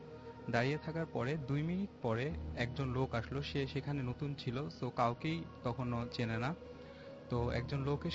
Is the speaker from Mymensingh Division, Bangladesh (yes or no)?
no; Dhaka, Dhaka Division, Bangladesh; মিরপুর থেকে এসেছি।